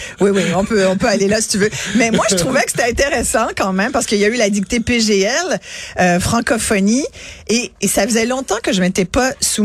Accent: Montreal, Quebec, Canada; Je suis québécoise. Là. Je suis née à Montréal. C'est-à-dire, j'habite à Montréal. Je suis québécoise. Et oui, c'est dans le Canada.

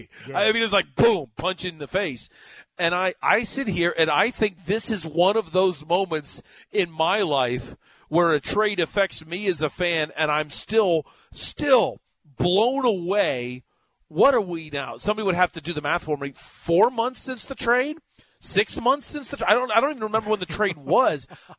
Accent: Ohio, United States; And granted, you know, I grew up in Southwest Ohio, so a lot of things are Reds-oriented.

